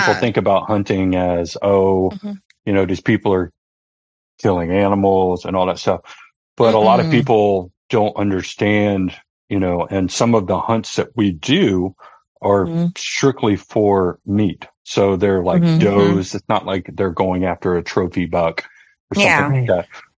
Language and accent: English; Georgia, United States; Deep sea fishing. I grew up I'm from Georgia, so the Atlantic.